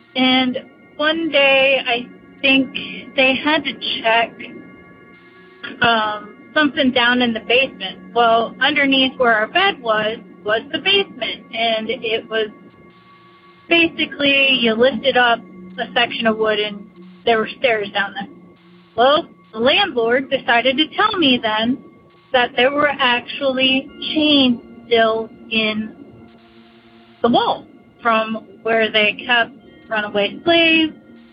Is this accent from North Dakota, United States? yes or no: no; Pennsylvania, United States; that is one of the many ghost stories that I have because I grew up near Gettysburg, PA.